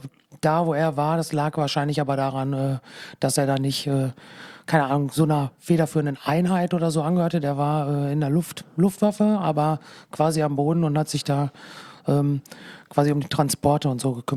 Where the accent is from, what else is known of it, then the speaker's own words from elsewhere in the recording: Castrop-Rauxel, North Rhine-Westphalia, Germany; moved away as an adult; groß geworden in Castrop-Rauxel. Da auch gelebt, bis ich 21 war.